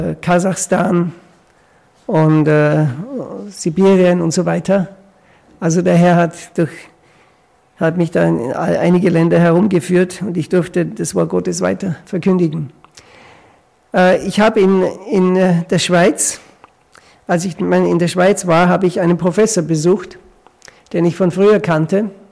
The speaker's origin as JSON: {"language": "German", "country": "Austria", "said": "Ich bin aus Österreich. Meine Frau ist aus der Schweiz."}